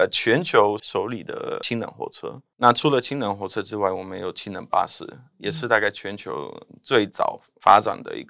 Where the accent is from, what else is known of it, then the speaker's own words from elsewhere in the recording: Poznań, Greater Poland, Poland; Chinese is a second language; 房子其实差不多在波斯南，我的家乡那边、嗯，当然跟台湾比起来，你们可能会觉得便宜，但对波兰人来讲，波兰人因为我们在赚钱才30年没多久